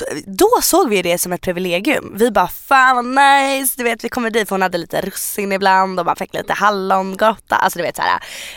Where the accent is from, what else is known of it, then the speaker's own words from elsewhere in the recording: Sweden; Jag är född i Sverige. Jag har bott i Sverige hela mitt liv. Liksom, jag kan svenska hur bra som helst.